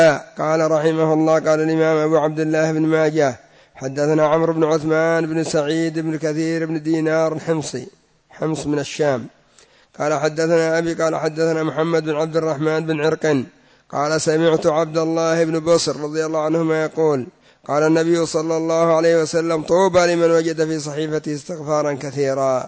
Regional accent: Yemen; أو هكذا عندنا في اليمن جلسة يسموها تخولا

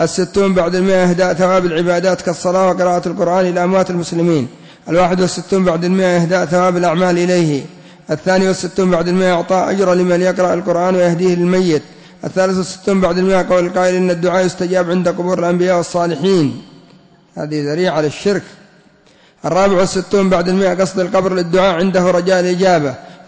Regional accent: Yemen; أو غير ذلك من القبور عندنا في اليمن

